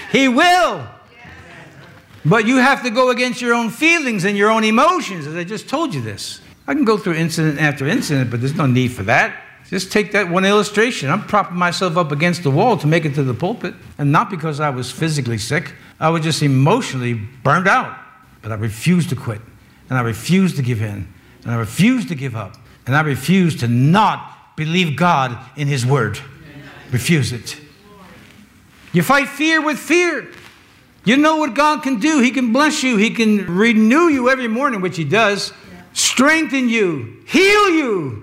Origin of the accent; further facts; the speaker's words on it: New York City, New York, United States; As you know, I'm a New Yorker. I grew up in New York City, not New York State.